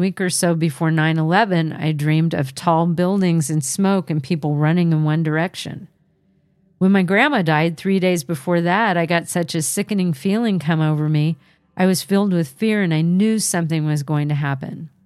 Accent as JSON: {"language": "English", "country": "South Africa", "said": "I am from South Africa, and I am an environmental scientist and musician."}